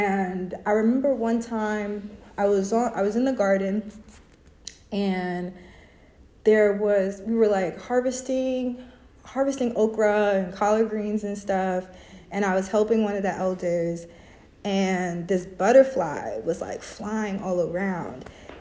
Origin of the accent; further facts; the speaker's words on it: Brooklyn, New York, United States; She, her pronouns. I'm from Brooklyn, New York, originally. I'm still in Brooklyn, so native New Yorker.